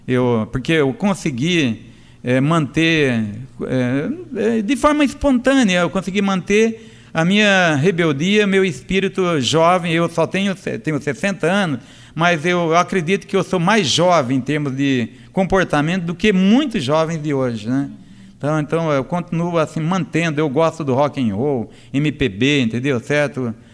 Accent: Northeast Region, Brazil; Eu sou nordestino e eu li Euclides da Cunha nos Sertões.

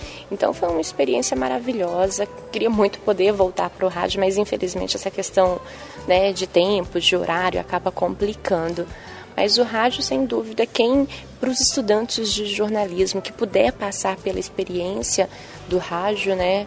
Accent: Bahia, Brazil; accent: Northeastern Bahian; Né, falava aquela coisa de nordestino, de baiano

